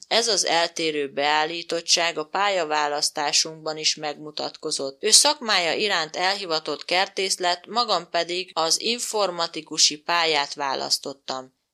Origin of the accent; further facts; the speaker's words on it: Kondoros, Békés, Hungary; now in Budapest, Hungary; 47 éves vagyok, Kondorosról származom, édesanyám most is ott él, édesapám már meghalt. Két testvérem van, egy nővérem és egy ikertestvérem. Feleségemmel és egy szemlány gyermekünkkel Budapesten a 11. kerületben élünk.